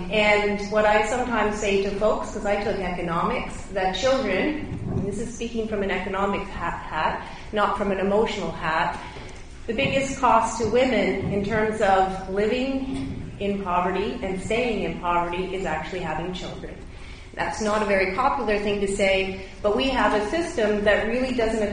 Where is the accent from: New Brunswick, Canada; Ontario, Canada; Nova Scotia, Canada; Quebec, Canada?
Ontario, Canada; Hamilton; I come from the East End, probably the one with the most downwind from Stelco.